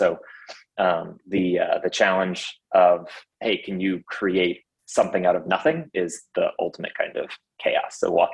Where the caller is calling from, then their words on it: Jacksonville, Florida, United States; Jacksonville, Florida.